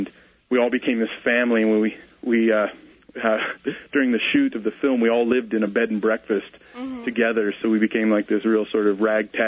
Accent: New Hampshire, United States; starting in the Northeast where we filmed it. We're from New Hampshire, and releasing it into theaters there

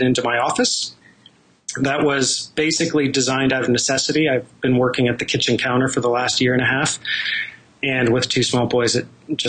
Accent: Colorado, United States; You know, okay, so I grew up in Colorado, and we used to go to the shows at Red Rocks.

